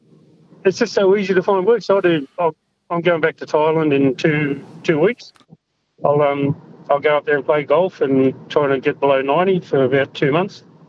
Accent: New South Wales, Australia; I grew up in the Riverina on ag and went away and joined the army and did all that other stuff.

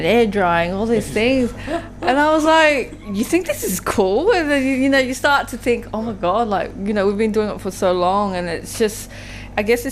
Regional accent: Australia; I grew up in Australia

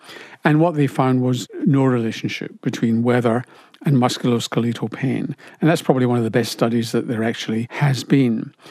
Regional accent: Glasgow, Scotland, United Kingdom; now in Australia; such as you tend to get in Australia rather than Glasgow, my hometown

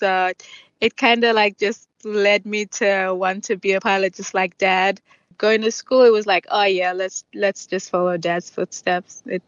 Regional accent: Vanuatu; I am from Vanuatu and I am a female pilot.

